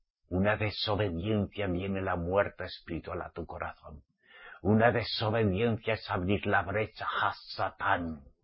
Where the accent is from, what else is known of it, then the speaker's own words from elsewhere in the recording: Pamplona, Navarre, Spain; de mi tierra, Pamplona, Navarra.